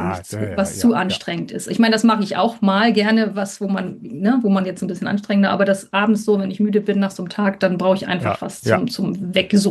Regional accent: Lübeck, Schleswig-Holstein, Germany; accent: North German; now in Kleve, Germany; ich komme ja ursprünglich gar nicht aus Kleve oder vom Niederrhein, sondern ich bin ja eine Norddeutsche, was man mir sagt, würde man auch noch ein bisschen hören. Und ich komme eigentlich aus Lübeck und von der Ostsee.

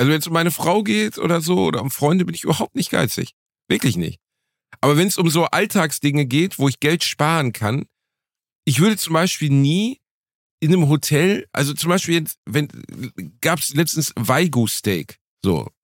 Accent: Gelsenkirchen, North Rhine-Westphalia, Germany; Ich komme aus Gelsenkirchen, Digga.

